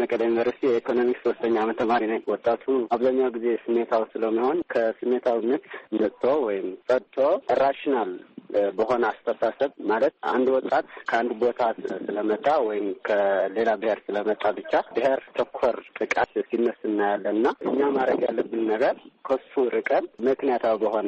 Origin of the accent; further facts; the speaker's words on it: Tigray, Ethiopia; እንደኔ ማለት ነው በመቀለ ዩኒቨርሲቲ የትግራይ ተወላጅ ነኝ።